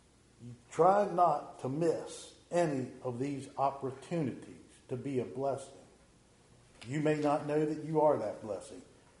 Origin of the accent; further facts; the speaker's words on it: Wilsonville, United States; Born and raised in Wilsonville. Grew up with the Gross Needle Church in Brother and the congregation there.